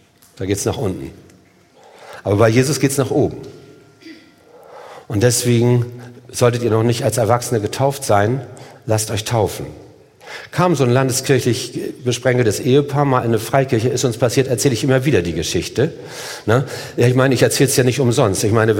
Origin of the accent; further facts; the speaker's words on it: Hamburg, Germany; Ich komme nicht aus Deutschland, das sage ich immer, ne? Ich komme aus Hamburg.